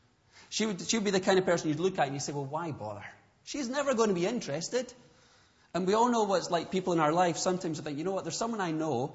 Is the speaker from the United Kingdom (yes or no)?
yes; Scotland, United Kingdom; I realized, growing up in Scotland, particularly then